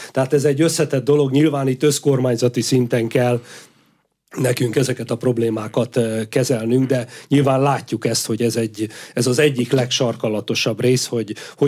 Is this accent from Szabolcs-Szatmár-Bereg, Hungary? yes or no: yes; Szabolcs-Szatmár-Bereg, Hungary; Ráadásul, ugye én is Szabolcs-Szatmár megyéből származom.